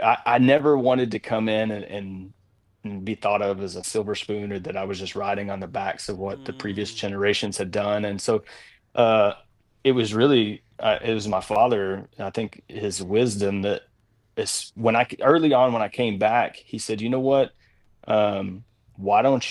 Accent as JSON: {"language": "English", "region": "Texas", "country": "United States", "tie": "born or raised there", "said": "I grew up in West Texas in a Southern Baptist home, was saved at a vacation Bible school at 10 years old."}